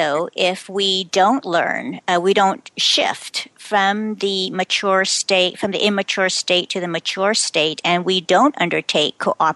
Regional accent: Hawaii, United States; you bringing it up in the context of the Polynesian Mariners has special significance for me because I am originally from Hawaii.

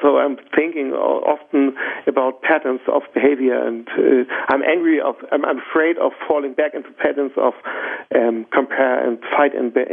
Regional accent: Hamburg, Germany; I'm from Hamburg in Germany.

